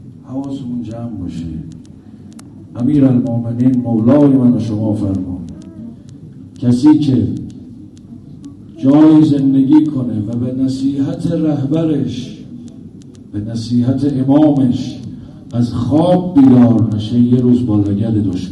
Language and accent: Persian; Iran; ما ایرانی هستیم، کشور ما ایران